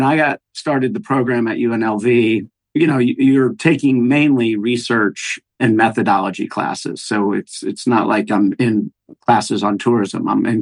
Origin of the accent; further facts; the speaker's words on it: Roswell, Georgia, United States; So I grew up in Roswell, Georgia, north of Atlanta.